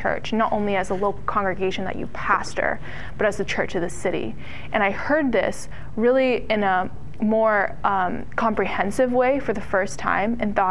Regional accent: Portland, Oregon, United States; And yeah, so … I grew up in the Portland area, and I actually went to Multnomah University, which is a local Bible university

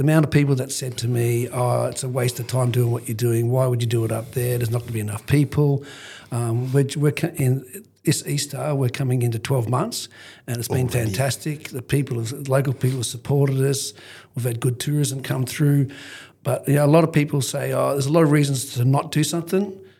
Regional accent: New South Wales, Australia; now in Foster, Australia; I love it up here and how it slows down. It reminds me of a kid when I grew up on the Central Coast where it was a lot more calmer and slower.

